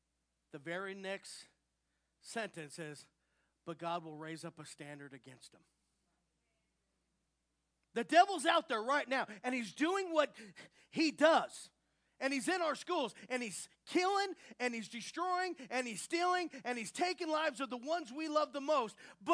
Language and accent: English; Dallas, Texas, United States; I took a walk, and it was kind of weird because I'm from Dallas, Texas, and I took a walk this morning, and I saw an alligator.